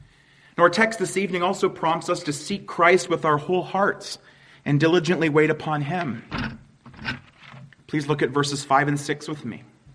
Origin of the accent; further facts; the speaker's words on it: Huntingdon, Pennsylvania, United States; I think most of you probably know that my hometown is Huntingdon, Pennsylvania. It's just about 45 minutes from here.